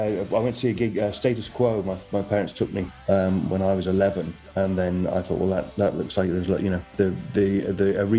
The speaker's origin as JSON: {"language": "English", "town": "Hereford", "region": "West Midlands", "country": "United Kingdom", "tie": "born or raised there", "said": "Yeah, so I grew up in Hereford, which is right out in the country."}